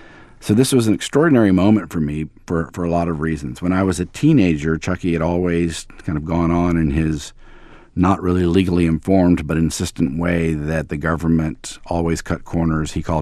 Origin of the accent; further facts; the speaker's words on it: Memphis, Tennessee, United States; born there; Since I was born in Memphis and had done the name change there, it was easy for me to do there.